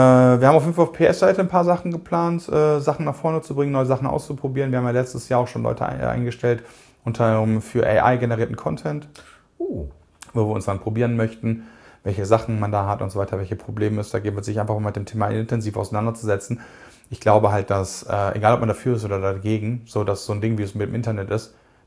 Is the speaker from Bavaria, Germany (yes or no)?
no; Cologne, North Rhine-Westphalia, Germany; ich bin Kölner, ja